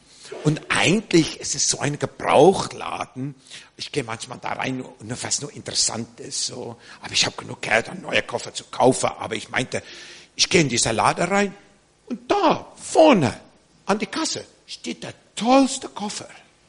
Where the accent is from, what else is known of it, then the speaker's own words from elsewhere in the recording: South Africa; ich denke immer an eine Story in Südafrika, wo ich herkomme